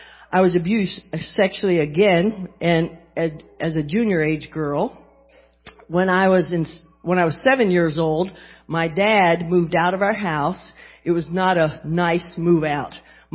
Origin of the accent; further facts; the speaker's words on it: West Virginia, United States; When I grew up in West Virginia, and I came from a very alcoholic family.